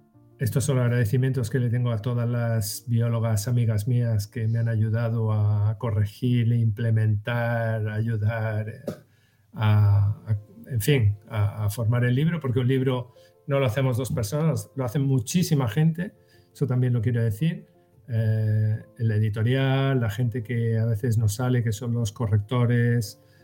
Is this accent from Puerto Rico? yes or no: no; Western Sahara; also born or lived in Sahrawi refugee camps; yo soy saharaui y estuve, de pequeño estuve en los campamentos de refugiados del Sahara